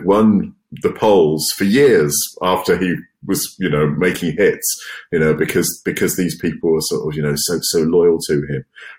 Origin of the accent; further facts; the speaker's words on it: Chelmsford, East of England, United Kingdom; because I grew up in Chelmsford.